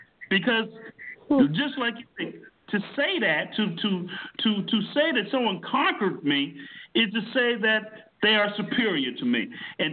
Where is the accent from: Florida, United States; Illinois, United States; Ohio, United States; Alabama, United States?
Florida, United States; Miami; at 16 or 17, growing up in Miami in a household where there was a whole lot of not so wholesome good things going on